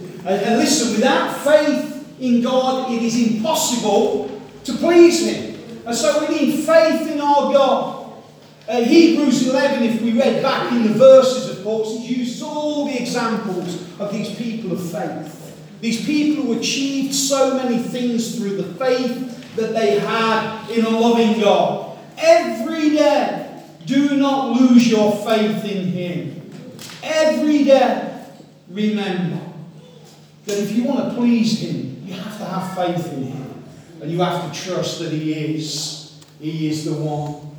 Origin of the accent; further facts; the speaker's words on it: England, United Kingdom; I'm not used to that, I'm from England, come on.